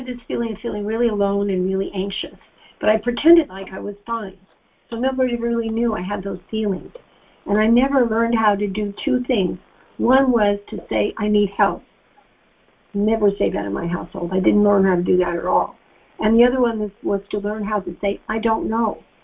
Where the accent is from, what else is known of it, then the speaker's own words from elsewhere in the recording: San Francisco, California, United States; born there; I was born in San Francisco, which is a big city.